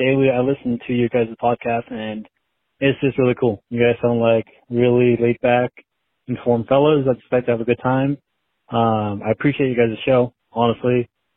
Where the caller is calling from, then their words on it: Manteca, California, United States; I'm calling from California, Manteca area, Central Valley.